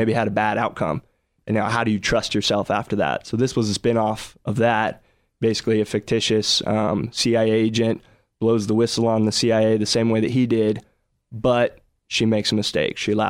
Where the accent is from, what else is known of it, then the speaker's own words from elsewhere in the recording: Dallas, Texas, United States; I was born and raised in Dallas, and I found Atlanta to be real similar to Dallas